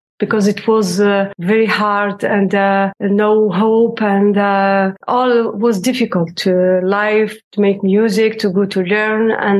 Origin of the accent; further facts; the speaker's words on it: Algiers, Algiers Province, Algeria; Yes, I grew up in Algiers.